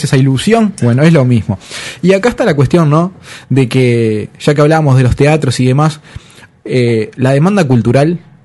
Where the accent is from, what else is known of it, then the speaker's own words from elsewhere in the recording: Uruguay; estos de pequeños deslices que a la larga nos afectan como uruguayos.